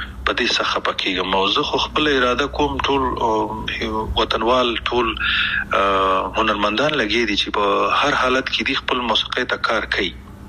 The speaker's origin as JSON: {"language": "Pashto", "country": "Afghanistan"}